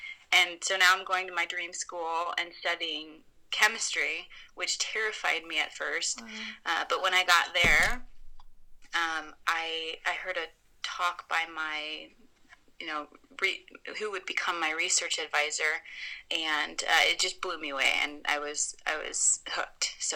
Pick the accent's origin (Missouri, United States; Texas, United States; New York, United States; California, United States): Missouri, United States; St. Louis; So I grew up in St. Louis and I thought psychology was interesting, so I studied it at a community college.